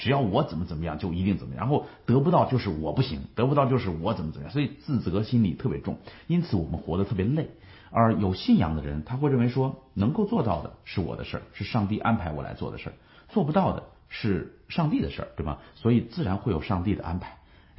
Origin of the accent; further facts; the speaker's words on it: China; 我们中国人现在所有人都知道最大的问题是缺乏信仰